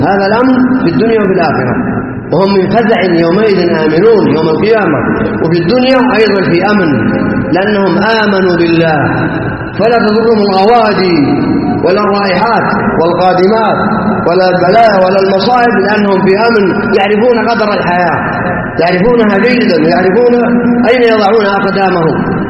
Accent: Saudi Arabia; في بلادنا السعودية

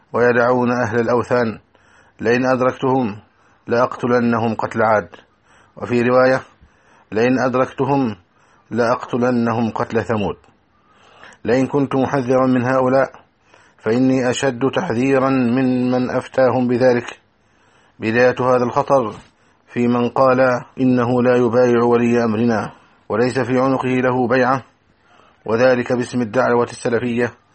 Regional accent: Egypt; بلدنا مصر،

